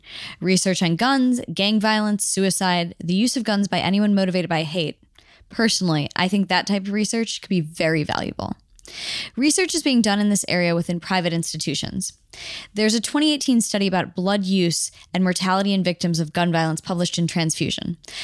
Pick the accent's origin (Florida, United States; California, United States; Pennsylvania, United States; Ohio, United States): Ohio, United States; Cleveland; But we're both from Cleveland, so I think I can pull it off.